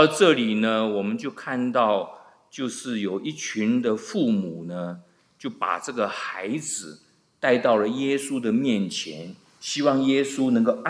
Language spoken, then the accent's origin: Chinese; China; 我们中国人是蛮喜欢讲关系的，走后门，拉关系，有关系就没关系，没关系就有很大的关系，变成这个样子。